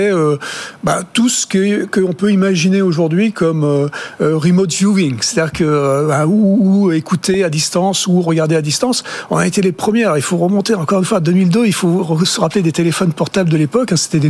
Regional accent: Toulouse, Occitanie, France; Je suis vraiment français, franchouillard de base. Et c'est vrai que je suis toulousain.

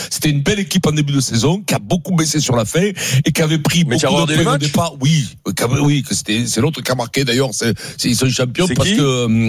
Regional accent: Paris, Île-de-France, France

